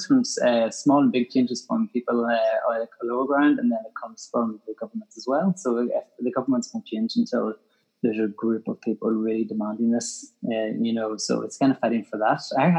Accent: Northern Ireland, United Kingdom; I'm from Ireland, Northern Ireland

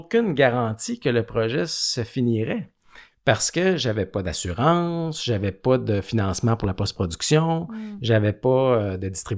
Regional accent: Gentilly, Quebec, Canada; à Gentilly, dans mon village natal

